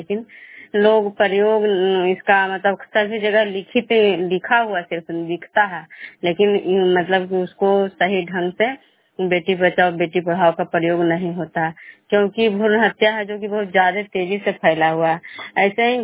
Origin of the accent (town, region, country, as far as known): Vishnupur, Bihar, India